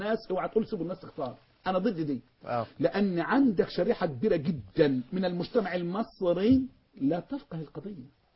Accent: Mansoura, Dakahlia, Egypt

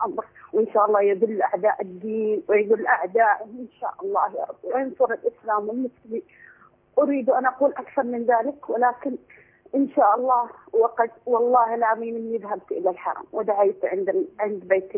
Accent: Saudi Arabia; وانا من السعوديه وانا لاني مسلمه

